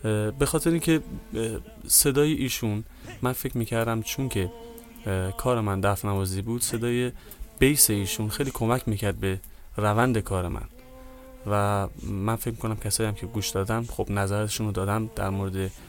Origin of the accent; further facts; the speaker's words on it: Kermanshah, Iran; به خاطر همین خیلی عاشق موسیقی سنتی بودم از دوران کودکی و خب شهر کرمانشاه یه شهر موسیقی پرور هست و موزیسین خیلی زیاد داره توی اون شهر.